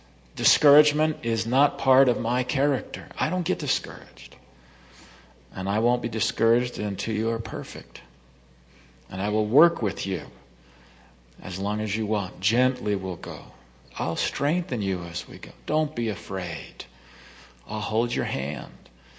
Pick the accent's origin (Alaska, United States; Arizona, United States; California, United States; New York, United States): California, United States; I'm from California, you know. If you walk, you also swim there.